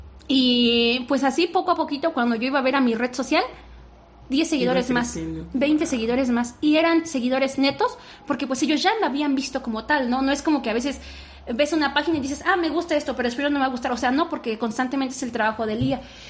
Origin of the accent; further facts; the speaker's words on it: Iztapalapa, Mexico City, Mexico; born there; yo nací en Iztapalapa, Ciudad de México. Mi familia se fue allá debido a la migración.